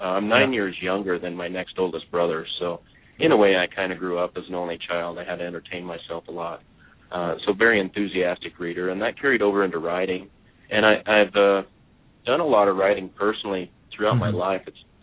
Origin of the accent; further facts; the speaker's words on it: Tetonia, Idaho, United States; I was born and raised in Tetonia, Idaho, a very small town. Population is less than 200, on the Idaho side of the Tetons.